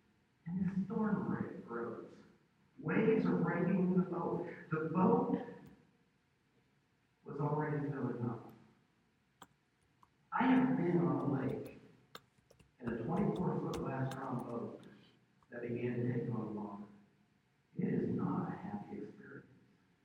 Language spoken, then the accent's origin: English; Ohio River, United States; You know, I grew up on the Ohio River, and we were out there all the time in boats, all the time in boats.